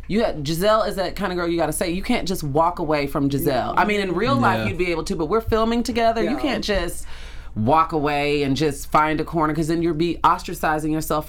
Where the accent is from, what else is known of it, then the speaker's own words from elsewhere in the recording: Chicago, Illinois, United States; By the way, shout out to my hometown, Chicago.